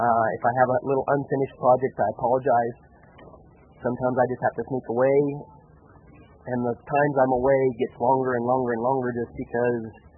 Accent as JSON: {"language": "English", "country": "Israel", "tie": "born or raised there", "said": "I grew up in Israel, it's great."}